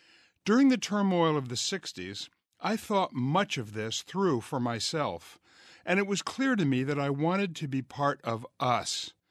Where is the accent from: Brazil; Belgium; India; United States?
United States; Vermont; Like the few obese kids I knew growing up in Vermont or later at prep school, the only imposed identity I've ever known in my 73 years has been as a fat person.